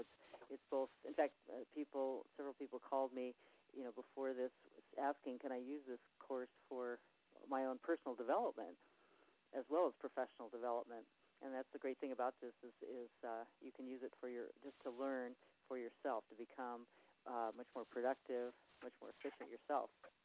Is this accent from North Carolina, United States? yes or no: no; Santa Barbara, California, United States; actually I was down in the Santa Barbara area, my hometown, and I was driving.